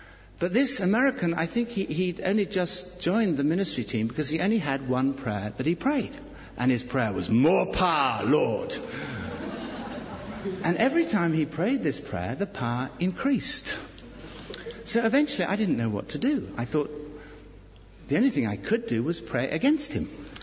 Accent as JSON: {"language": "English", "country": "United Kingdom", "said": "Well, we're British. We don't even talk about"}